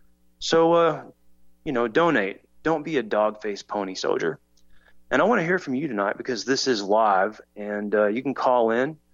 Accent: Kentucky, United States; A little bit about me. … from Kentucky.

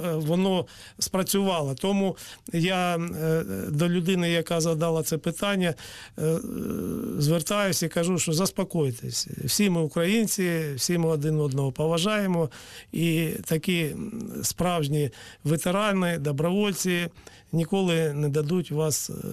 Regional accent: Dovzhansk, Luhansk Oblast, Ukraine; я сам з Довжанську, Свердловська, це перше місто, яке було окуповано

